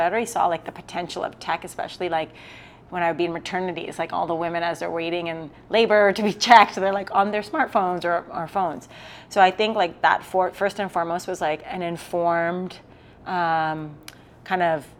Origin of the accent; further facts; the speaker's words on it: Canada; I'm Canadian.